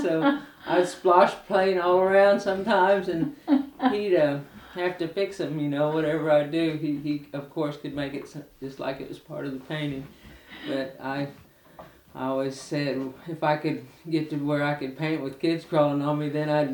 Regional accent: Muskogee, Oklahoma, United States; I was born in Muskogee, 1961, and I grew up in Muskogee.

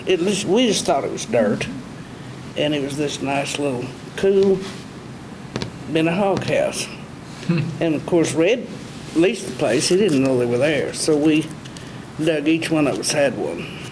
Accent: Shattuck, Oklahoma, United States; born there; No, I was born in Shattuck. I didn't intend to be. I intended to be born in Spearman, but...

